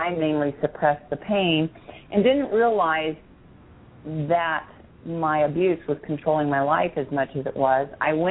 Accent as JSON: {"language": "English", "town": "Kansas City", "country": "United States", "tie": "born or raised there", "moved": "as an adult", "said": "I was born and raised in Kansas City. I am a Midwest gal. And not liking the winters and the summer of 1985, I moved to Southwest Florida. I have resided here ever since."}